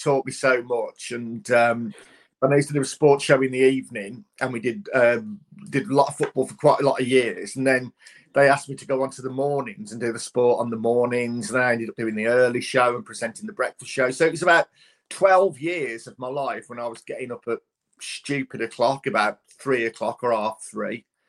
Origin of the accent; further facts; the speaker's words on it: Norton Canes, West Midlands, United Kingdom; the West Midlands, and that's where I'm from. I mean, I'm not a Brummie. I mean, I was born in the house in Norton Keynes near Cannock. My dad was from Cannock. My mum's from Wensbury. Mm-hmm. So my accent's all over the shop, really.